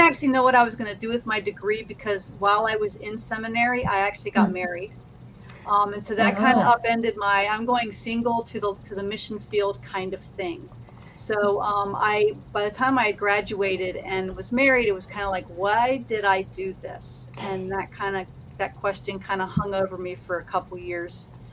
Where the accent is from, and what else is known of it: Virginia, United States